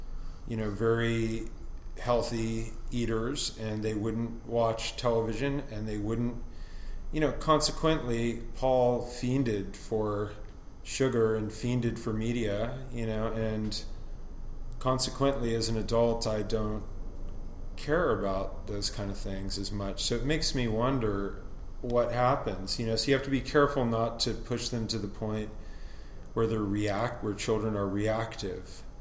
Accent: Los Angeles, California, United States; I grew up right near the corner of Chautauqua and PCH.

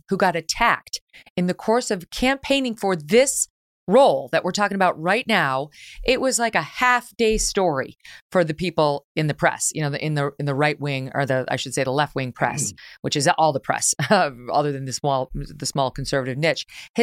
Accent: New York, United States; now in Connecticut, United States; in Connecticut now, but I'm following that race closely. I'm into it. I spent most of my 51 years as a New Yorker, not New York City, but some of those years, 20 years in New York City.

